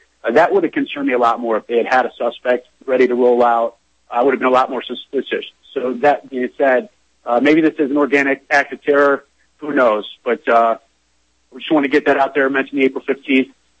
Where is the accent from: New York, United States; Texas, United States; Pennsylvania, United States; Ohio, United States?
Ohio, United States; Cleveland; now in Chicago, United States; I mean, I'm in Chicago. I grew up in Cleveland, Ohio.